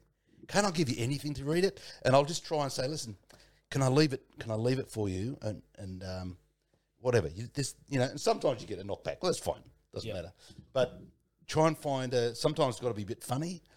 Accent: Parramatta, New South Wales, Australia; I've got a little soft spot for Parramatta because, I grew up in Parramatta.

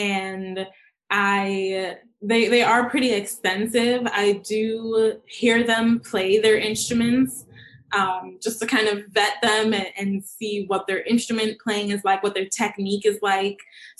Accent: New York City, New York, United States; So I grew up in Jamaica, Queens, specifically Cambria Heights, but this is, you know, my hometown.

